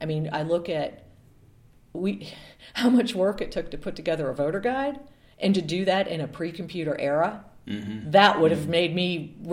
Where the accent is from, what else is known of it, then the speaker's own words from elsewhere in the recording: Rochester, New York, United States; So I grew up in Rochester, New York